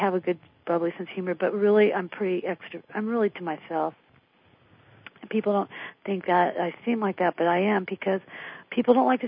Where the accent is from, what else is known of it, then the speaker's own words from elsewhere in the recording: Las Vegas, Nevada, United States; we lived in Las Vegas, I was born in Las Vegas, Nevada